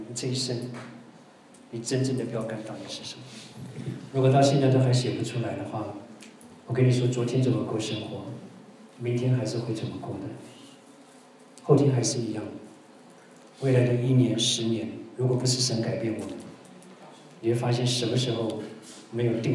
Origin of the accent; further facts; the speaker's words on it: Taiwan; 因为我们从小在台湾长大，我不晓得中国是怎么样。